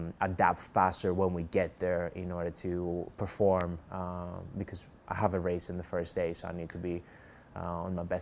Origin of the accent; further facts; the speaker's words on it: Greece; English is a second language; now in Loughborough, United Kingdom; I'm from Greece, and I'm part of the swim team.